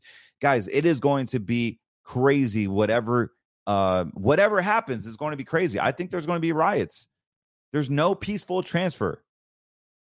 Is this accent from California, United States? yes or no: no; North Carolina, United States; I grew up in North Carolina where we have Delta Forces, 82nd Airborne.